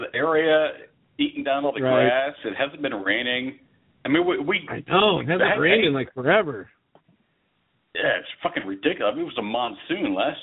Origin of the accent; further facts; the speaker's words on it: Texas, United States; I mean, you have to understand, I'm from Texas where there is no snow.